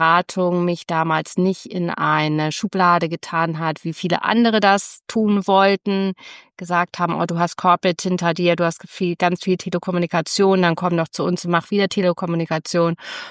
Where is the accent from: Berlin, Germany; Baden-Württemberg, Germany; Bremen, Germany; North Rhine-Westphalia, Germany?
Bremen, Germany; now in Hamburg, Germany; Ich lebe jetzt seit mehr als 20 Jahren tatsächlich in Hamburg und das als Bremerin.